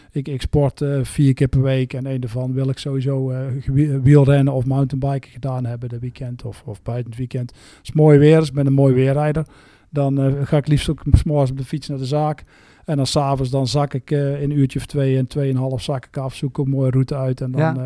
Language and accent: Dutch; Bladel, North Brabant, Netherlands; ik kom uit Bladel natuurlijk. Ik heb in Bladel altijd een bedrijf gehad.